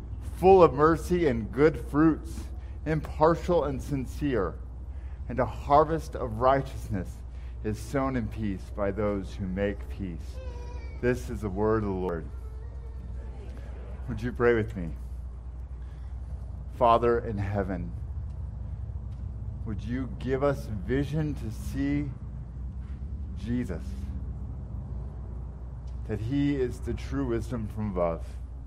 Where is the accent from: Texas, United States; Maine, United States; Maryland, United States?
Texas, United States; now in Virginia, United States; One of my favorite things about living in Virginia is that fruit grows on trees. I'm from the Great Plains of Texas, where there are no native trees.